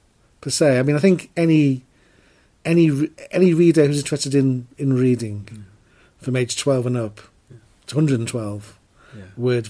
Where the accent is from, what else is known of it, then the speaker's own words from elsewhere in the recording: Liverpool, North West England, United Kingdom; now in Kent, United Kingdom; I'm 62. I was born in the 50s. And so I grew up in Liverpool in the 60s, 70s, early 80s. And it was a very deprived city then, at that time.